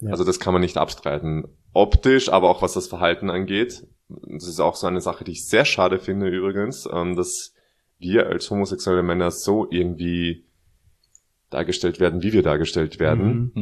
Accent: Vienna, Austria; accent: Viennese; ich will ja meinen Wiener Akzent nicht so raushängen

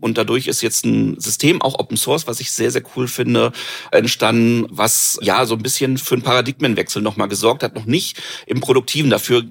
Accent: Essen, North Rhine-Westphalia, Germany; Ich komme aus Essen

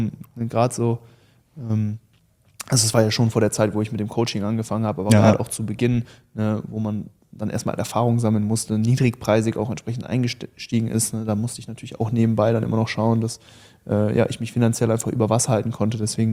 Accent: North Rhine-Westphalia, Germany; born or raised there

